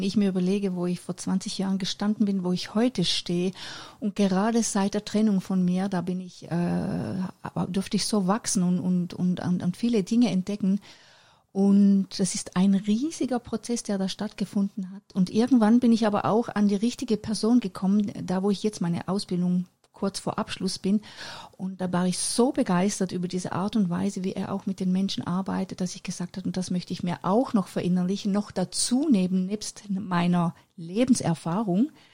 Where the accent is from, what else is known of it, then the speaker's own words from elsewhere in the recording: Männedorf, Zurich, Switzerland; born there; Und 5 Jahre später bin ich dann auf die Welt gekommen, in der Schweiz, in Männedorf.